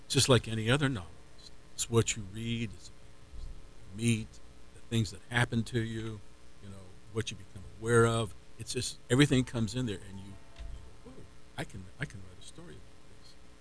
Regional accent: United States; I'm proud to say that I'm an American lawyer, that I was an American judge.

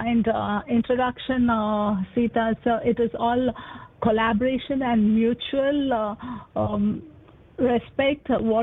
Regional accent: India; moved away as an adult; also born or lived in Singapore; now in United States; Yeah, I was born and raised in India and worked in Singapore.

